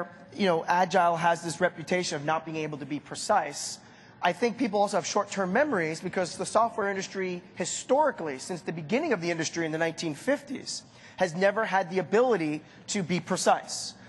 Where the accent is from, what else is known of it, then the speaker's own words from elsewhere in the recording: United States; now in Asia; because I'm from the States. And I live in Europe. I'm sorry, I work in Europe and I live in Asia.